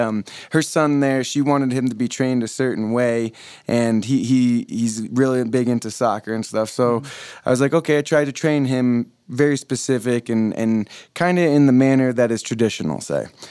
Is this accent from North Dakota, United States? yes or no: no; Vermont, United States; moved away; Honestly, I love the weather here. I'm from Vermont.